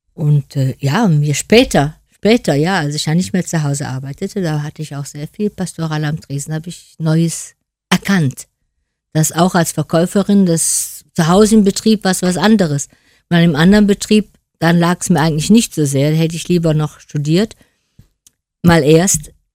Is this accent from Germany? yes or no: yes; Cologne, North Rhine-Westphalia, Germany; born there; Und ich bin in Braunsfeld zur Welt gekommen. Ja gut, ich bin halt in eine sehr gut katholische Familie hineingeboren, wo der Glaube sehr viel bedeutete.